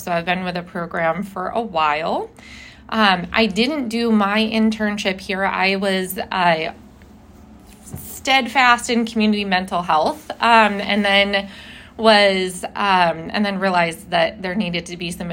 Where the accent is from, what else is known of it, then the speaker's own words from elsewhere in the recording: Midwest, United States; now in Seattle, United States; We have chill vibes here in Seattle. And I come from the Midwest as Ty does as well.